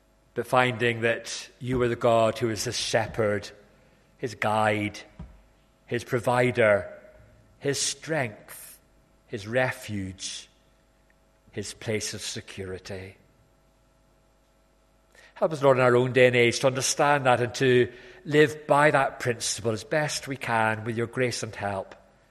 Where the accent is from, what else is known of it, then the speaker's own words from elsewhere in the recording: South West England, United Kingdom; Cornwall is next nearest place to heaven on earth, and it is a wonderful place to be born and brought up in. And I'm proud of being a Cornish man.